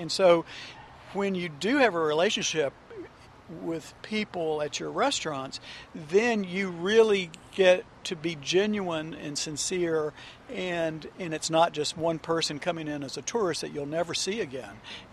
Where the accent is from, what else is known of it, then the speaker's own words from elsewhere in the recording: the South, United States; reminded me a little bit of my growing up in the South and the food of my mother and the ingredients coming just picked that morning.